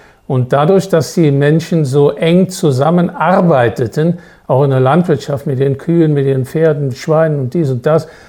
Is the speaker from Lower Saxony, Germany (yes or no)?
no; Höfen, North Rhine-Westphalia, Germany; ich komme aus Höfen bei Monschau, mitten in der Nordeifel.